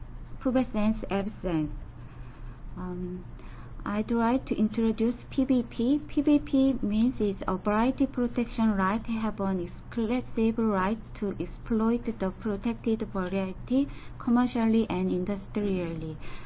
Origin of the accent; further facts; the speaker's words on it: South Korea; I'm from Korea.